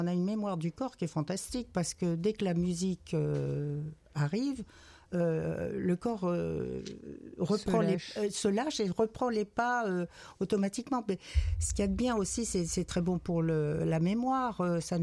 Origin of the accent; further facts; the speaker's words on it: south of France, France; now in Corrèze, France; Eh bien, il faut dire que moi, je viens du Sud et j'étais déjà dans un club country depuis un moment.